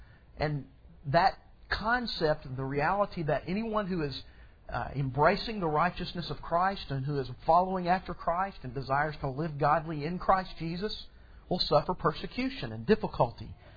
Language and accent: English; Alabama, United States; Yes, I was born in Alabama even. I'm from the South.